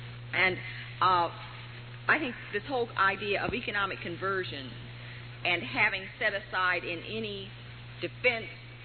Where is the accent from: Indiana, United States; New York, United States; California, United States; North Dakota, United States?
California, United States; I come from California where we do have a tremendous space industry, a tremendous defense industry